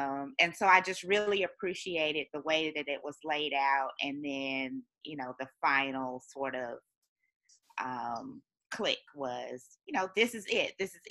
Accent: Atlanta, Georgia, United States; now in Jacksonville, United States; I grew up in Atlanta, Georgia.

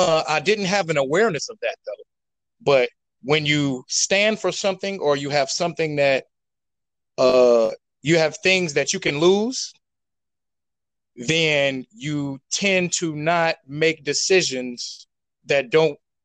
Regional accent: Gary, Indiana, United States; So, yes, I was raised in Gary, Indiana. People that don't know, this is the home

